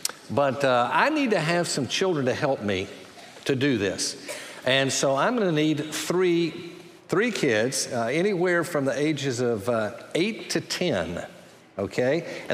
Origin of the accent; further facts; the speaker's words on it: Alabama, United States; I was 13 years of age. I grew up in the North Alabama region, and in that area, there were various rock quarries